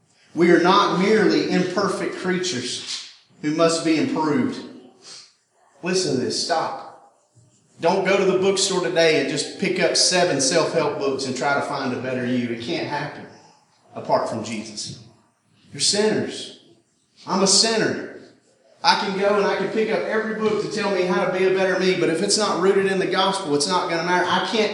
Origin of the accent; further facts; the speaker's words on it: McCalla, Alabama, United States; I'm from McCalla, Alabama.